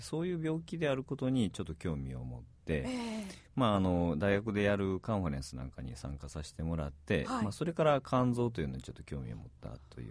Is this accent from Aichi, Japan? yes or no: no; Imabari, Ehime, Japan; 私今治のですね出身でしてですね、まあ、父親がちょっと転勤族だったんでいろんなとこを県内いろいろ転々としたんですが、